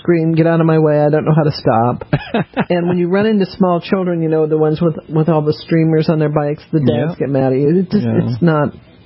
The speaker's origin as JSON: {"language": "English", "town": "Denver", "region": "Colorado", "country": "United States", "tie": "born or raised there", "said": "I grew up in Denver, skating on a pond."}